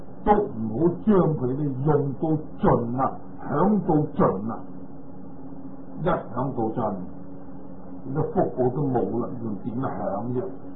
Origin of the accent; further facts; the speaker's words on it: China; 如果你话冇糖尿病嘅，以我哋中国人以米为主，你一斗米，咁啊极强最多咪食一个礼拜。